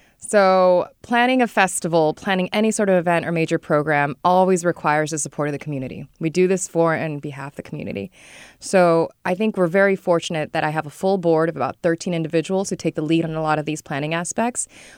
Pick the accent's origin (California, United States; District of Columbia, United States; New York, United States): California, United States; Sacramento; I was born and raised in Sacramento. I went to Washington Elementary School.